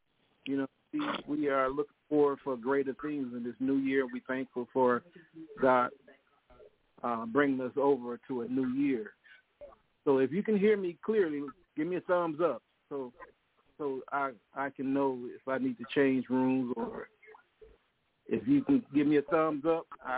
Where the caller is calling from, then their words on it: Detroit, Michigan, United States; I'm coming from Detroit, Michigan, speaking to you on the airwaves